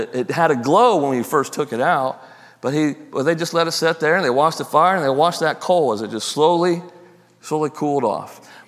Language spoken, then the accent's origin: English; Galveston, Texas, United States; growing up in Galveston, we had this local pay pit.